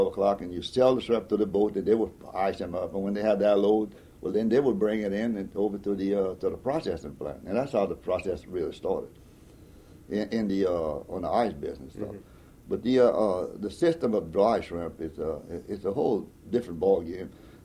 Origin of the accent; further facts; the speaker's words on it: Louisiana, United States; accent: Cajun; We're Cajun down here. We speak different than y'all.